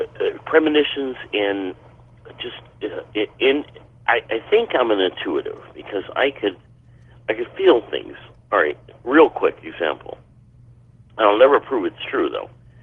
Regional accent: Hammond, Indiana, United States; I'm from Indiana originally, not too far.

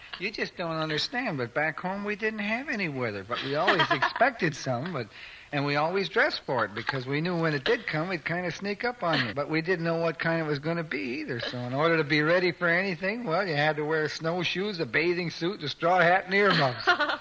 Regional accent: Waukesha, Wisconsin, United States; I come from Waukesha, Wisconsin, and back there we don't pay any attention to weather because there ain't any.

